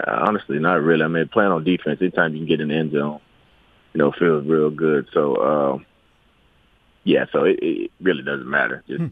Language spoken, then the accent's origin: English; Texas, United States; And not just because I'm from Texas